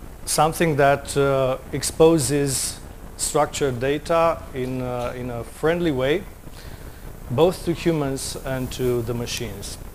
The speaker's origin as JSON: {"language": "English", "country": "Romania", "second_language": "English", "said": "I'm coming from Romania."}